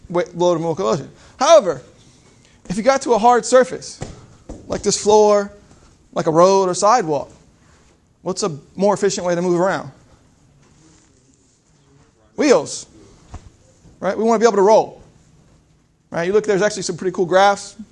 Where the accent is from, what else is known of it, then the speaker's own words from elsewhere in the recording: Virginia, United States; I'm actually from Southern Virginia, just south of Richmond.